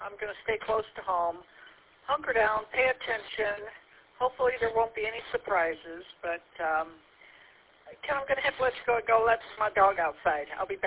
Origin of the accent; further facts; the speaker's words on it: Columbus, Ohio, United States; born there; I was born in Columbus, but that was a long time ago.